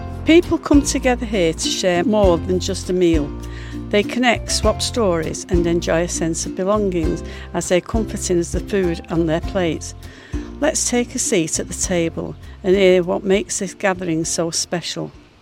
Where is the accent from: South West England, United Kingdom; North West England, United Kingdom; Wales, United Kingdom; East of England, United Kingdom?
North West England, United Kingdom; Little Lever; from Little Lever.